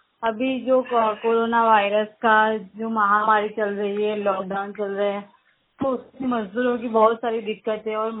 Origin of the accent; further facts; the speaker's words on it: Ahmedabad, Gujarat, India; और मैं अहमदाबाद की रहने वाली हूँ।